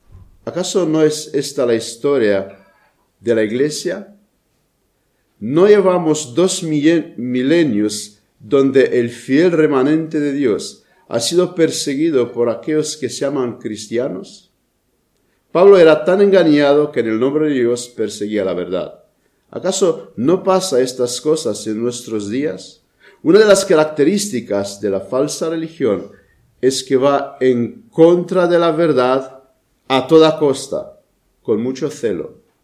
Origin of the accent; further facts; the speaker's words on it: Romania; Spanish is a second language; Esto otra vez hago referencia a mi país de origen, a Rumanía.